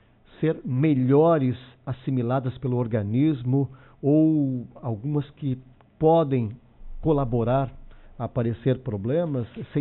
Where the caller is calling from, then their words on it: Criciúma, Santa Catarina, Brazil; sou de Criciúma.